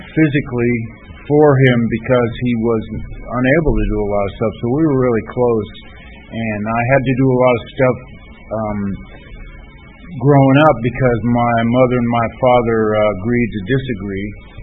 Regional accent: Los Angeles, California, United States; born there; I was born in Southern California in Los Angeles in the middle of the century.

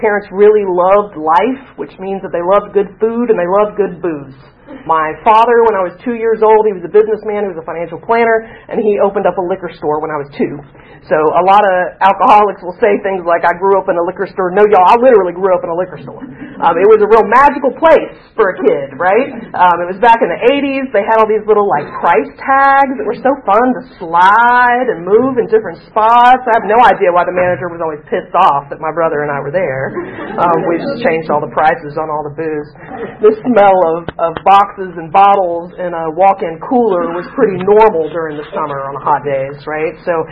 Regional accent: Albany, Georgia, United States; I was born and raised in Albany, Georgia. Oh my God. Not normally that many people. So Albany is a small town in southwest Georgia.

